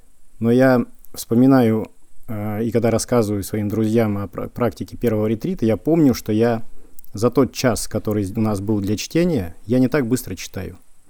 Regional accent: Vologda, Vologda Oblast, Russia; я из Вологды.

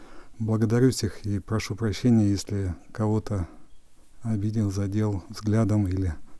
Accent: Altai Krai, Russia; я с Алтая.

